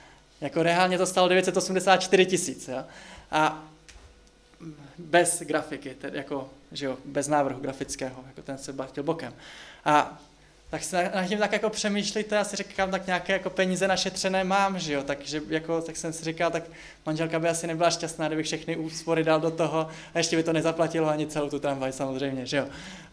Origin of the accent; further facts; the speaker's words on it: Liberec, Liberec Region, Czechia; now in Prague, Czech Republic; já jsem z Liberce a před 10 rokama, když jsem tam ještě byl